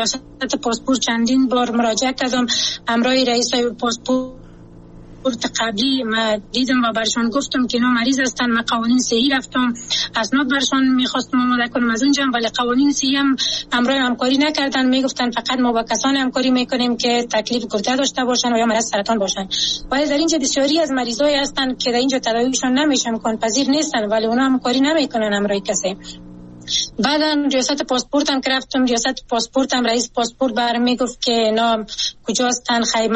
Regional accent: Afghanistan; چون خودم یک شهروند هستم، از افغانستان هستم

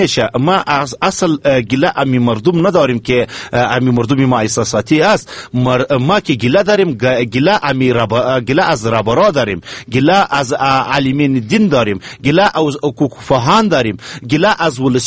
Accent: Afghanistan; ما مسلمان هستیم، از افغانستان هستیم

